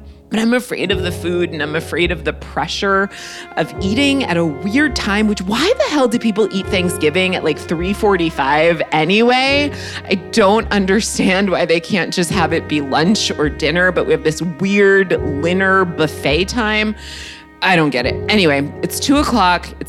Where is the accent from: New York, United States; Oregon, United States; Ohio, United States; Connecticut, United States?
Connecticut, United States; Greenwich; which is pretty different than my background growing up in Greenwich, Connecticut.